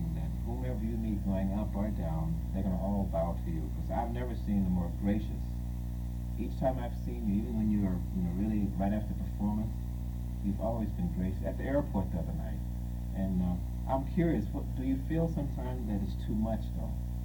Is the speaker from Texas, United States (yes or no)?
yes; Texas, United States; I'm from Texas, and I went to Fisk University.